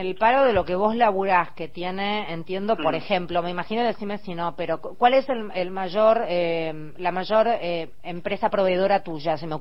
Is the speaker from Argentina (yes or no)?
yes; Argentina